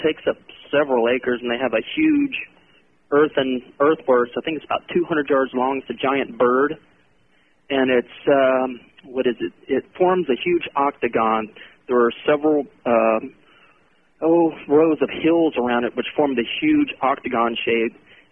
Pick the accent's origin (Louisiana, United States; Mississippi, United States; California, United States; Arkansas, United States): Louisiana, United States; I'm originally from Louisiana